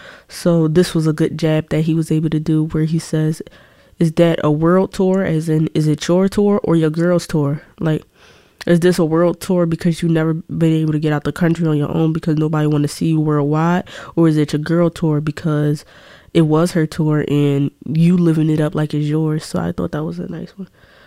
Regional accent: Philadelphia, Pennsylvania, United States; Like, I'm from Philly.

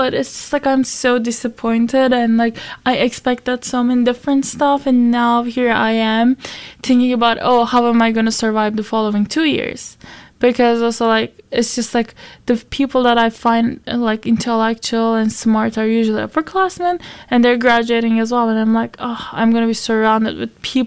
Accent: Turkey; now in Easton, United States; so I'm from Turkey, for those who don't know me, and I just came to United States

